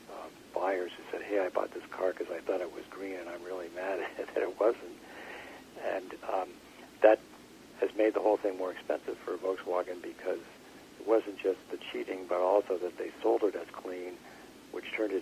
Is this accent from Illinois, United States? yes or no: no; Vermont, United States; I'm originally from Vermont, so pretty close to Canada